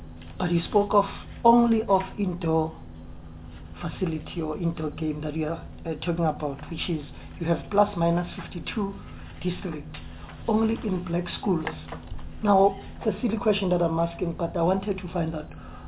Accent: Soweto, Gauteng, South Africa; You know, I'm from Soweto.

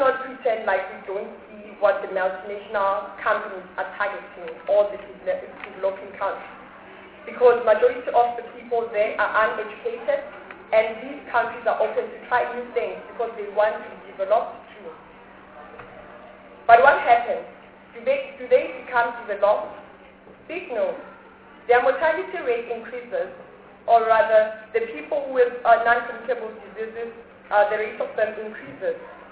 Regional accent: Tembisa, Gauteng, South Africa; I was born and bred in Batan in Tembisa, one of the biggest townships in South Africa. I come from a family of five

